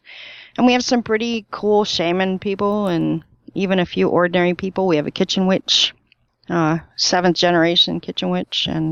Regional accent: Ontario, Canada; I'm from Canada, near Toronto, actually. Okay, just okay. South of that, about an hour south of Toronto.

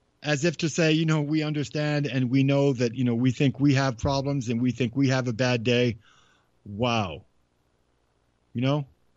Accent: Cambridge, Massachusetts, United States; also born or lived in Lexington; I was born in Lexington, Massachusetts, and I grew up around Cambridge and Walden Pond.

